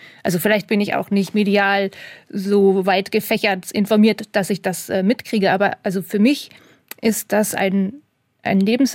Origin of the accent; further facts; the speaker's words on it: Hanover, Lower Saxony, Germany; now in Hamburg, Germany; Ich komme aus Hannover gebürtig, bin aber mit dem Selbstverständnis groß geworden, dass ich Norddeutsche bin. Aus Hannover kommend. Dann bin ich nach Hamburg gezogen